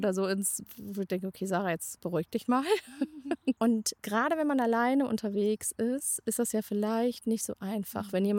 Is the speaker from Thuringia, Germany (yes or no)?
no; North Rhine-Westphalia, Germany; moved away; ich komme ja aus der Region, aus dem Siegerland.